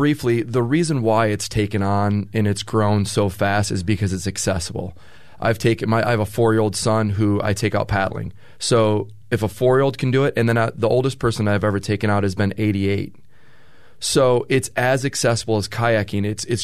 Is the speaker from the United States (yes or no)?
yes; Michigan, United States; moved away as an adult; now in California, United States; growing up in Michigan, you know, seeing movies, seeing surf magazines